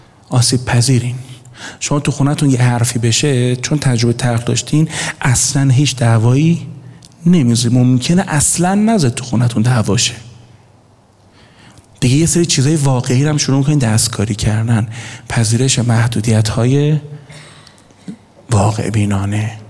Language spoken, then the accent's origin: Persian; Iran; آقا ما بزرگ شده ایرانیم. این فک ما اینجوری نیست.